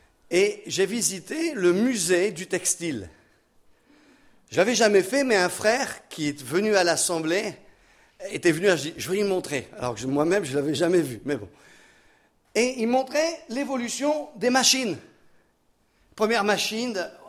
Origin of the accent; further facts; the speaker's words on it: Roubaix, Hauts-de-France, France; born there; Je suis né à Roubaix, c'est la ville aux 1000 cheminées.